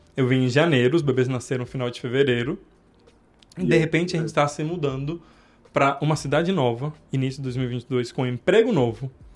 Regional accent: Cuba; born there; Portuguese is a second language; com tudo que eu passei desde que eu nasci em Cuba, até minha vida

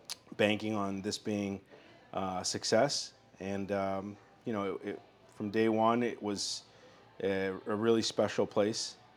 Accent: Belmont, Massachusetts, United States; So I grew up in the Boston area, kind of more actual Cambridge, Watertown, Belmont. I grew up in Belmont. We were in the North Shore for a while.

